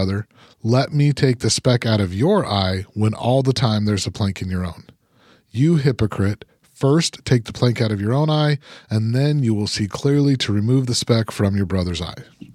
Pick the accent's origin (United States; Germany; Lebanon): United States; Salt Lake City, Utah; I grew up in Salt Lake.